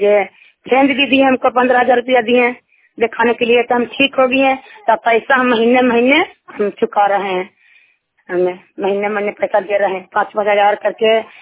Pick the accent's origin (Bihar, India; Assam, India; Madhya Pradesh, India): Bihar, India; Ballabhpur; मैं बल्लभपुर के रहने वाला हूँ।